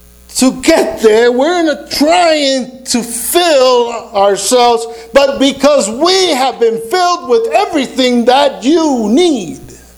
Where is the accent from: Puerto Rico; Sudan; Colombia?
Puerto Rico; That's because I'm from Puerto Rico and that's what we do.